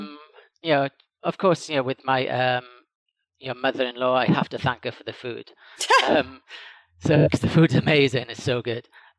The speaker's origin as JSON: {"language": "English", "region": "Wales", "country": "United Kingdom", "lives_now": "Spain", "said": "Well, yeah, I'm Welsh, so I speak, you know, a little bit Welsh. Of course, I speak English."}